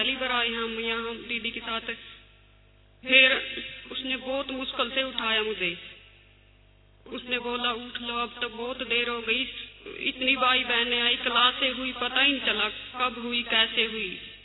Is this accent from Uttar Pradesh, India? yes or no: no; Sherda, Haryana, India; मैं गांव शेरदा से हूँ।